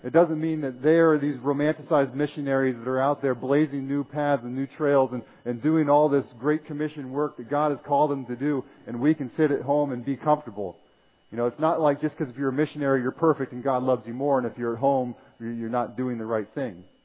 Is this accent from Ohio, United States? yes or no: yes; Ohio, United States; we're all living where we were born and raised in Ohio